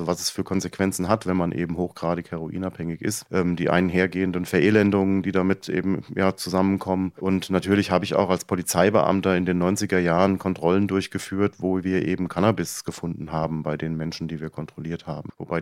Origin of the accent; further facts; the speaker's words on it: Frankfurt am Main, Hesse, Germany; Ich bin in einer Großstadt in Frankfurt am Main aufgewachsen